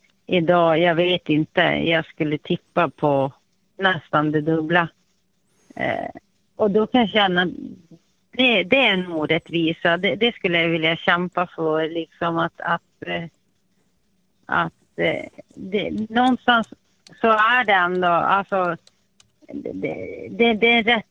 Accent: Piteå, Norrbotten County, Sweden; jag är från Piteå.

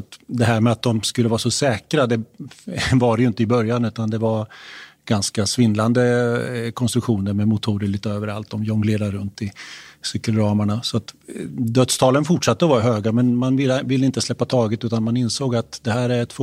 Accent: Kisa, Östergötland, Sweden; Och vi sa det också i Kisa där jag kommer ifrån, södra Östergötland.

